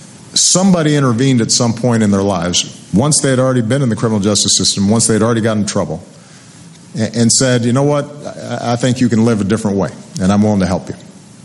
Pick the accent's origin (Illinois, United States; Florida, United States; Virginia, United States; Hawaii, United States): Illinois, United States; Chicago; including my hometown of Chicago